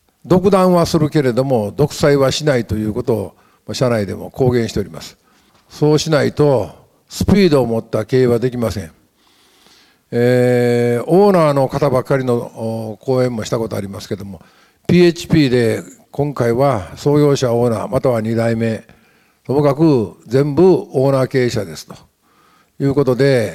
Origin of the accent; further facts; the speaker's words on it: Hyogo, Japan; 私は兵庫県の出身ですから